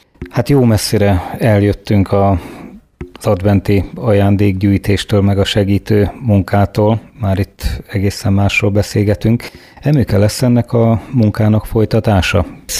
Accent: Great Hungarian Plain, Hungary; Hát ez nekünk alföldieknek, akik itt születtünk, meg valószínűleg itt is fogunk majd átlépni az örökké valóságba, hát ez megszokott meg, ez a természetes.

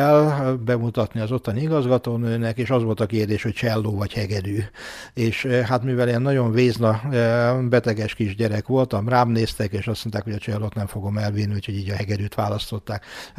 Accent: Budapest, Hungary; now in Szeged, Hungary; Igen, hát én budapesti születésű vagyok, és egészen 23 éves koromig, amíg befejeztem a Zeneakadémiát, addig Budapesten éltem.

